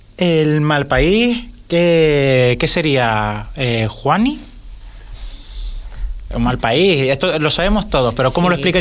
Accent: Canary Islands, Spain; por eso después ya nosotros somos los Majoreros

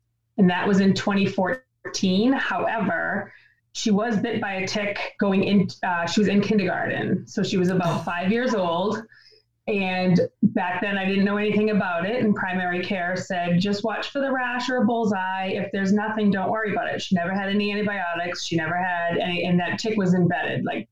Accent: Massachusetts, United States; I'm from Massachusetts.

